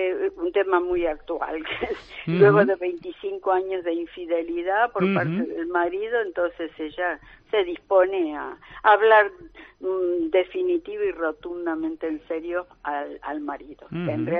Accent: Argentina; now in Almuñécar, Spain; yo vivo en Almuñécar, pero soy argentina.

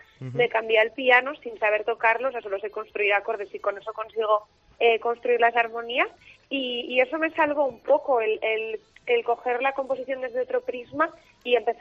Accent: Pamplona, Navarre, Spain; now in Madrid, Spain; yo soy de Pamplona, entonces de repente cuando me voy a vivir a Madrid me encuentro con que he perdido todo lo que para mí era casa

